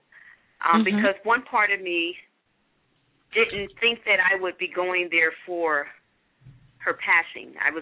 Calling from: Phoenix, Arizona, United States; I'm calling in from Phoenix, Arizona.

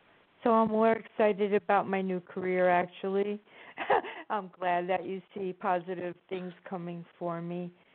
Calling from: New Jersey, United States

